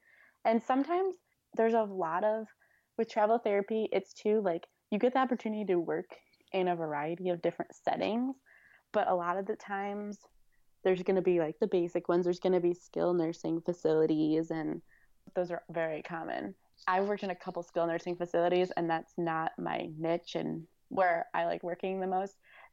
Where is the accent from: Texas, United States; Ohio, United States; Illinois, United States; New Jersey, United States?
Illinois, United States; and I'm from Illinois, so I drove out to South Carolina, and I was their only OT there.